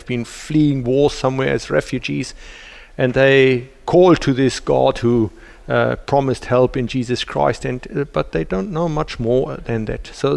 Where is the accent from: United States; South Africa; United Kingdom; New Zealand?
South Africa; I, as a South African, could not travel on my passport to many countries.